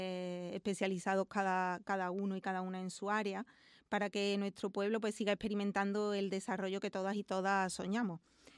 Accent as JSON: {"language": "Spanish", "town": "Pedrera", "region": "Andalusia", "country": "Spain", "tie": "born there", "said": "Porque quiero seguir trabajando en la mejora de mi pueblo, porque es el pueblo que me vio nacer y por el que siento pasión"}